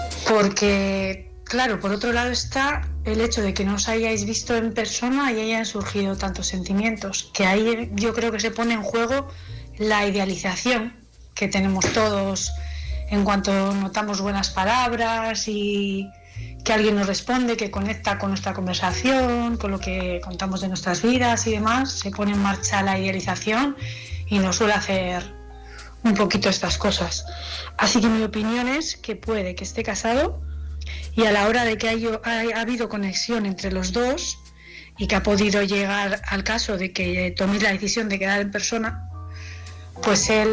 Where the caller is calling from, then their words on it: Bilbao, Basque Country, Spain; de Bilbao